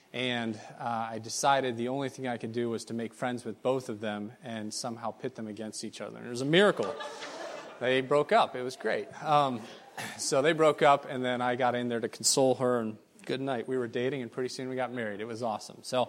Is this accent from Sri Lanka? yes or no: no; Papua New Guinea; moved away as an adult; I was raised in Papua New Guinea, went over there when I was two, raised in the Teti tribe, went to boarding school all the way up through 18 years old, graduated from high school over there